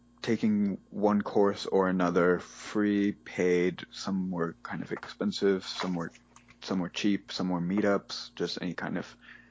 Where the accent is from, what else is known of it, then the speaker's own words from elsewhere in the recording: Michigan, United States; No, I'm from Michigan originally.